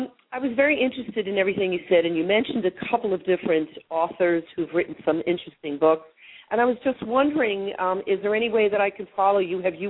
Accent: New York City, New York, United States; I'm from New York City.

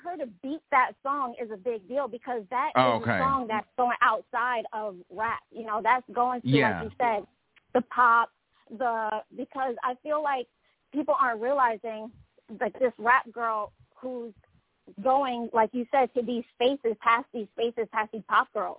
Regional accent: New York, United States; I'm from New York, so, you know, I've got to represent.

